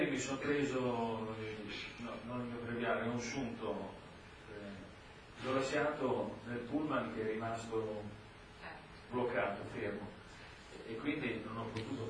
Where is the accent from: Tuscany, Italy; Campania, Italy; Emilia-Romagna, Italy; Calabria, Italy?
Emilia-Romagna, Italy; Reggio Emilia; Lei deve sapere che io vengo da Reggio Emilia, noi reggiani si chiamano teste quadre.